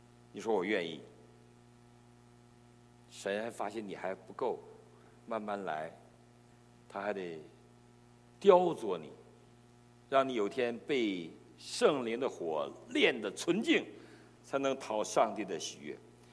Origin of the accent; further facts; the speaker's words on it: China; born there; 我们今天在座的可能都生在中国。 我生在中国，我生在一个不该出生的年代，我的年代是很苦的，生下来就挨饿，长大了就停课，毕业了就下乡，回城就没工作。